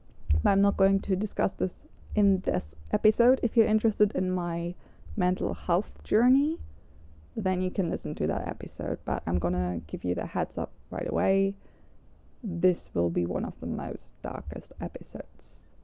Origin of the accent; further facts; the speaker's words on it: Germany; I come from Germany, but I grew up in a circle where the Korean culture and K-pop was a big thing